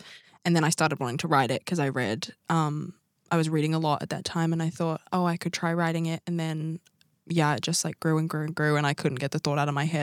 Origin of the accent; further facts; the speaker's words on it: Christchurch, Canterbury, New Zealand; I'm 18. I'm from Christchurch